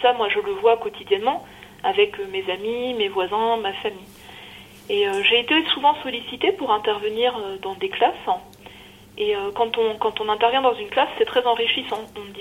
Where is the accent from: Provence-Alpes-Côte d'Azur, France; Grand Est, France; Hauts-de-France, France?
Grand Est, France; qui m'avait emmenée avec lui faire des fouilles en Lorraine, là où j'ai grandi.